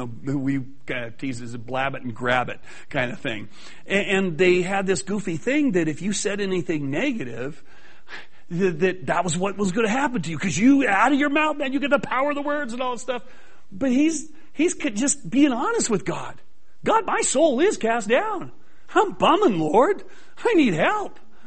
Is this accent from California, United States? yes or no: yes; California, United States; I used to be a surfer boy. I grew up in Southern California. I surfed from the time I was 12 to about the time I was around 30, 31 years old.